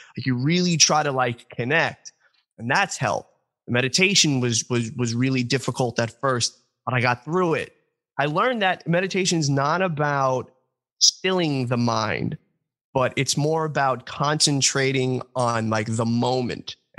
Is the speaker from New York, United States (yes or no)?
yes; New York, United States; accent: New York; I don't know with my New York accent.